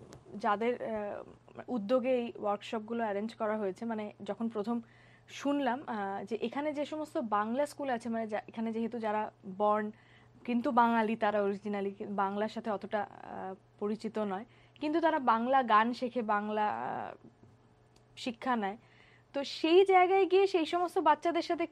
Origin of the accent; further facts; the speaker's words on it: India; আমি ইন্ডিয়ান একজন মানে ইয়াং শিল্পীদের মধ্যে একজন